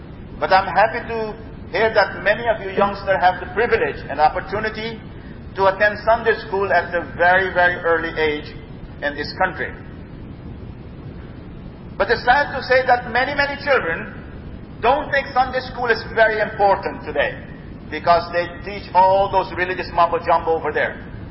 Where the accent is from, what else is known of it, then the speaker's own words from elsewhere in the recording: Suriname; moved away; I come from South America, Suriname. I came to this country 5 years ago.